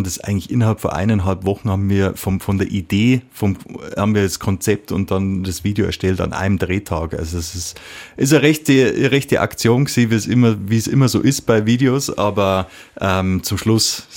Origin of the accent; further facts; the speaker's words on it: Munich, Bavaria, Germany; Ich bin ja im Raum München aufgewachsen und ich habe dir vorher gesagt, mein Schweizerdeutsch ist noch nicht so gut, und dann habe ich mir so angewöhnt, so mehr so Hochdeutsch bei Interviews zu sprechen